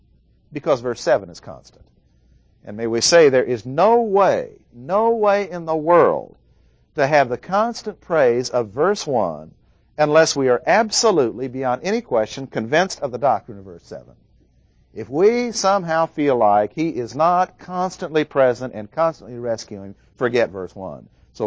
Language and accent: English; Midwest, United States; Since I'm from the Midwest, I wasn't raised on seafood, which I now love.